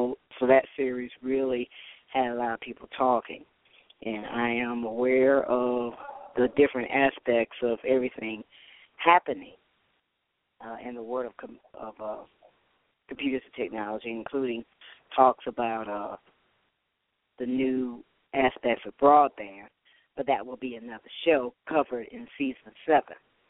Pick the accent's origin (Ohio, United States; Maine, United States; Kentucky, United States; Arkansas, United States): Ohio, United States; Toledo; finally made it to having a live remote done for my hometown of Toledo, Ohio.